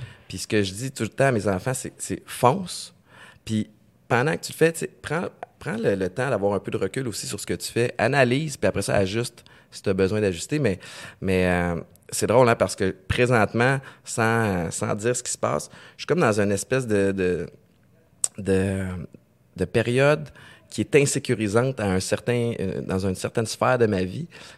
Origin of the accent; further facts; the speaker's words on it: Montreal, Quebec, Canada; j'ai grandi à Montréal-Nord. Okay. Antique Montréal-Nord, dans ce coin-là.